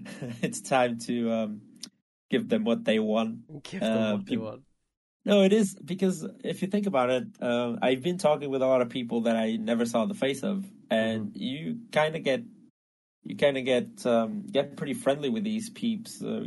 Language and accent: English; Portugal; even though I'm from Portugal, which is kind of frowned upon, I'd say, in the football family circle or something